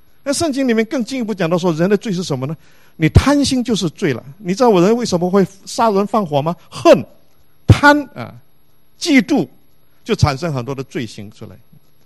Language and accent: Chinese; China; 所以我们中国人说哈，天将降大任于斯人也